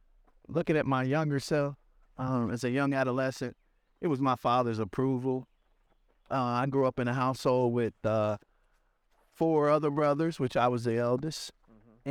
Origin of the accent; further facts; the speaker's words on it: Missouri, United States; And for me, growing up in Missouri, you know, coming out of high school in 1985 as one of the top 100 basketball players in the nation, I had gained this reputation.